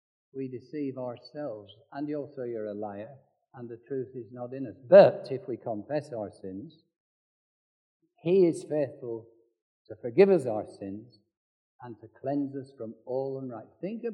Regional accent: North West England, United Kingdom; moved away as an adult; now in Kent, United Kingdom; I'm not here from Lancashire because I thought Kent was the Garden of England and I'd like to come here.

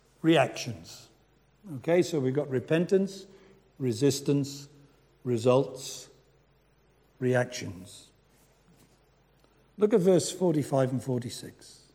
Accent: Wales, United Kingdom; You know, most of you know I'm Welsh.

